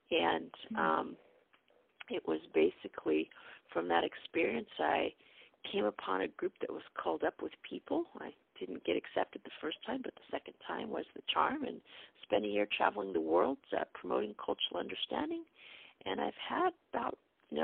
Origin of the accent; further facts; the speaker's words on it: San Diego, California, United States; I grew up in San Diego, California. I was one of seven kids, and I was the middle child.